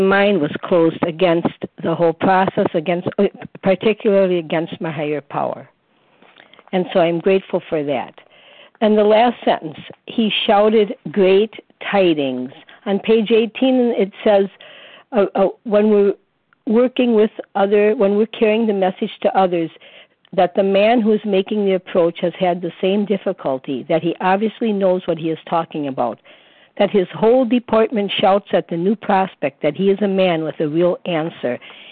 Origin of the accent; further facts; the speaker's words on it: Wisconsin, United States; from Wisconsin.